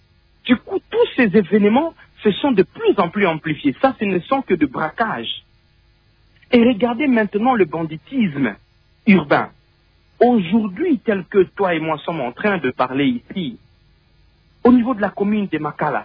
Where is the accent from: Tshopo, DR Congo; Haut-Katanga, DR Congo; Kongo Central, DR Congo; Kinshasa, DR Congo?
Tshopo, DR Congo; Kisangani; Mais si je pars chez moi à Kisangani, la situation est catastrophique à Kisangani.